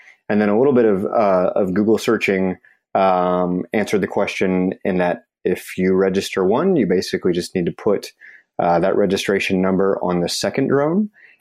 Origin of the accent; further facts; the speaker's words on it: California, United States; from Southern California.